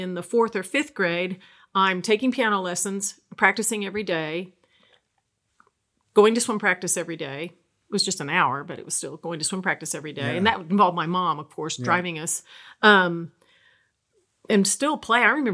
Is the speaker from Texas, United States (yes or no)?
no; Stillwater, Oklahoma, United States; also born or lived in North Carolina; I was born in North Carolina and they moved to Stillwater when I was two. So I don't remember anything but Stillwater.